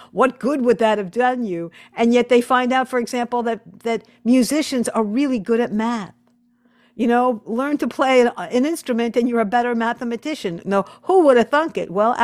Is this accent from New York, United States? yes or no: yes; Hicksville, New York, United States; I grew up on Long Island, and I was I, Hicksville actually